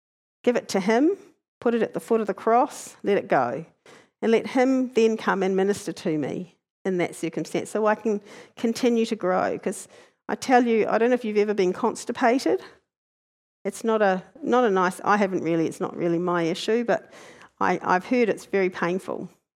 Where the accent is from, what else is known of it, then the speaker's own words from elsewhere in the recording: Hastings, Hawke's Bay, New Zealand; they were created in Hastings, where I grew up in New Zealand.